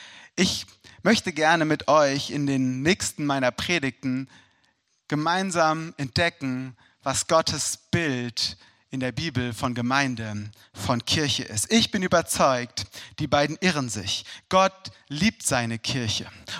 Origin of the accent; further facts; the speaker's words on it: Hesse, Germany; Ich war damals 16 Jahre alt, wurde in einem Stausee bei mir in der Heimat, wo ich herkomme, im Odenwald getauft.